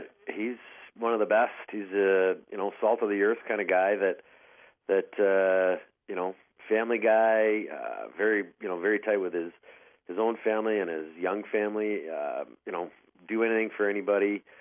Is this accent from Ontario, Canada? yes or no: yes; Peterborough, Ontario, Canada; born there; I was born in Peterborough